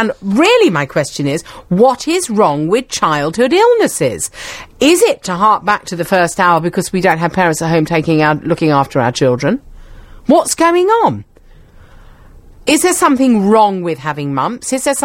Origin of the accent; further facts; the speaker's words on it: London, United Kingdom; Born on Mile End Road. And when I go there now, I look at it and I think, blimey, that's my birthright.